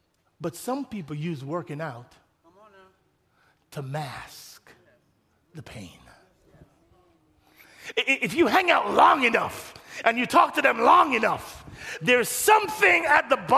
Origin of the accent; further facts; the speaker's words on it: Jamaica; Apart from the fact that I'm Jamaican